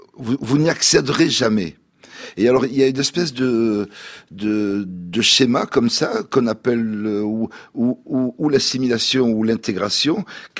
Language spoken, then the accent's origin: French; Toulouse, Occitanie, France; born there; moi je suis né à Toulouse, je suis français, républicain, je suis tricolore, patriote